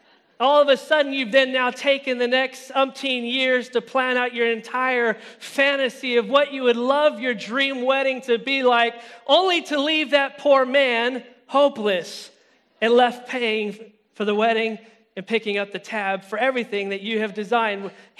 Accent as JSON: {"language": "English", "country": "United States", "said": "And when I think of farmer, because I'm from the States, I think Southern."}